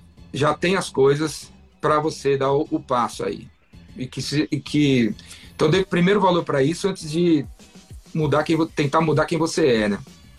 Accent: São Paulo, Brazil; Meu diferencial é que eu nasci em Pirituba. E eu fiquei 12 anos na favela.

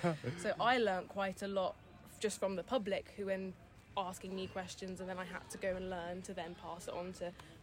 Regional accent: Maidenhead, South East England, United Kingdom; I'm from Maidenhead in Berkshire.

